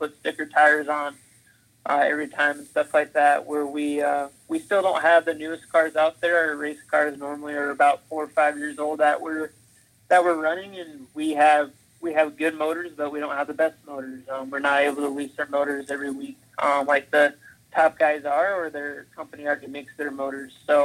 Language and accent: English; Cedar Rapids, Iowa, United States; We're both from Cedar Rapids, and that's where we grew up racing for the most part, was Hawkeye Downs Speedway.